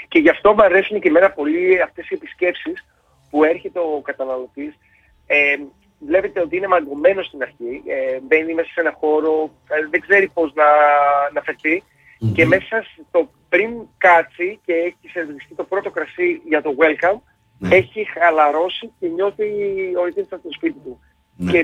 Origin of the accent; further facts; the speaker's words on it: Lixouri, Ionian Islands, Greece; γιατί βλέπει το Λιξούριο, φυσικά που είμαι από το Λιξούριο.